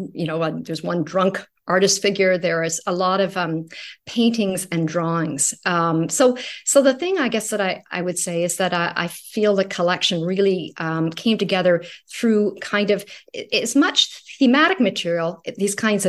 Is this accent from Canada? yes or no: yes; Canada; I probably don't see myself as purely a Canadian writer.